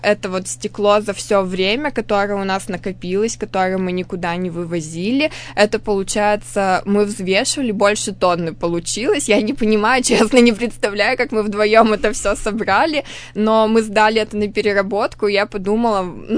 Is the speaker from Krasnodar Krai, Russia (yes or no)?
no; Perm Krai, Russia; Я уехала к себе в родной поселок. Я сама из Пермского края. Это поселок относительно небольшой